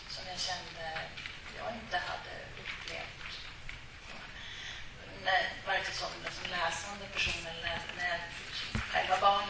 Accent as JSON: {"language": "Swedish", "region": "Norrbotten County", "country": "Sweden", "said": "Jag kom från Norrbotten"}